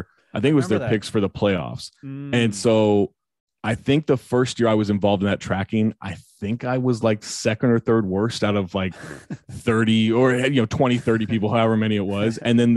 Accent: Sacramento, California, United States; Like, growing up in Sacramento, I just picked the Wolves as a kid.

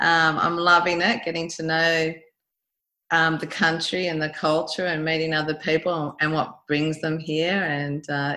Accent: New South Wales, Australia; moved away as an adult; now in Margaret River, Australia; born and raised in New South Wales from a farm background, you know, traveled.

